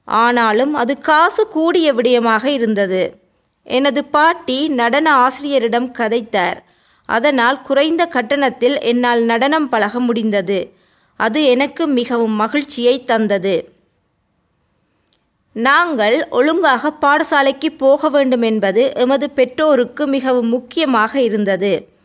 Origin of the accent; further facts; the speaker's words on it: Northern Province, Sri Lanka; நான் யாழ்ப்பாணத்துக்கு அருகிலுள்ள ஒரு கிராமத்தில் 2 சகோதரர்களுடனும் 2 சகோதரிகளுடனும் பிறந்து வளர்ந்தேன்.